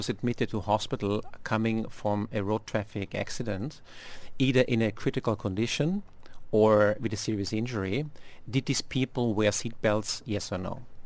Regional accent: Austria; Like in my home country, in Austria

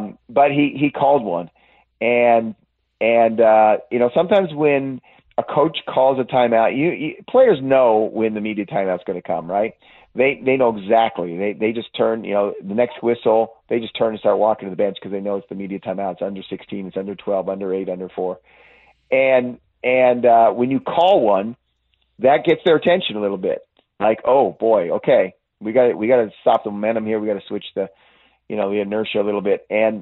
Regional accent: California, United States; I grew up in the Bay Area.

